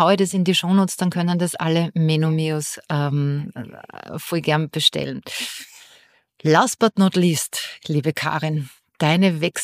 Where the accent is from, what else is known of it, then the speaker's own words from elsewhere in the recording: Austria; Sei es jetzt bei uns in Österreich das Pensionssplitting und so weiter.